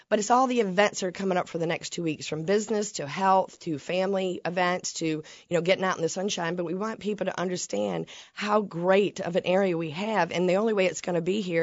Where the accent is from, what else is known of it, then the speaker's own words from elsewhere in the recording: South Carolina, United States; South Carolina.